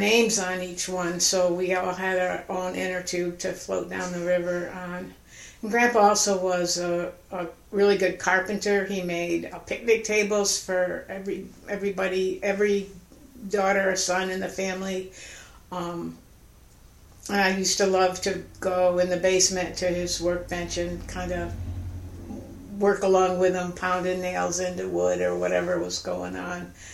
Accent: Sidney, New York, United States; born there; I was born in Sydney, New York, July 30th, 1945, at The Hospital.

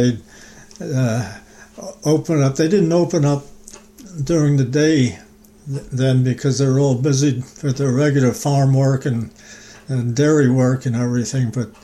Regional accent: Troy, New York, United States; I grew up early life on the east side of Troy, and when I was about 6 or 7 years old, we moved to the town of Brunswick, out in Spring Avenue Road, east of Troy.

